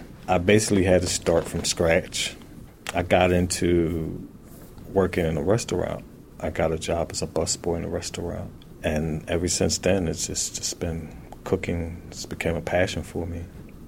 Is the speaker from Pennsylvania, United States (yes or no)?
yes; Philadelphia, Pennsylvania, United States